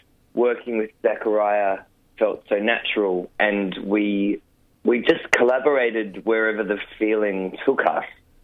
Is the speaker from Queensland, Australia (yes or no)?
yes; Logan City, Queensland, Australia; because I grew up in Logan City in Queensland, which is very, very suburban.